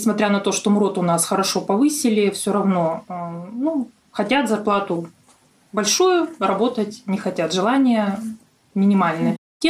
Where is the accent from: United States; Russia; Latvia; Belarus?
Russia; Olkhon Island, Irkutsk Oblast; Я сама уроженка острова Ольхон, поэтому стараюсь и остров свой снабдить своей же продукцией.